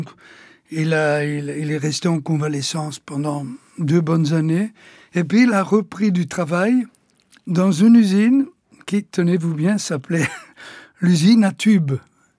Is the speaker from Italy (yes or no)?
yes; Sicily, Italy; now in Belgium; Donc je suis belge officiellement depuis 4 ans, et italien depuis ma naissance.